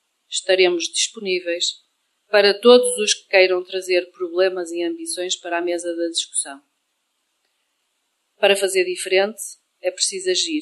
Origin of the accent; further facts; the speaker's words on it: Ovar, Aveiro, Portugal; Cresci em OVAR, vivo em OVAR, trabalho e crio emprego em OVAR.